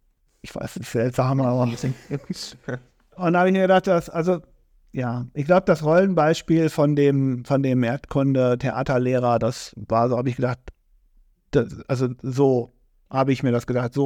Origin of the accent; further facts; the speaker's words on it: Bielefeld, North Rhine-Westphalia, Germany; born or raised there; also born or lived in Krefeld